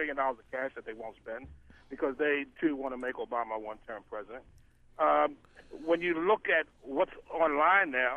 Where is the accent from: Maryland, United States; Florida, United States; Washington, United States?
Maryland, United States; Baltimore; Councilman Stokes is a longtime friend. We grew up together in East Baltimore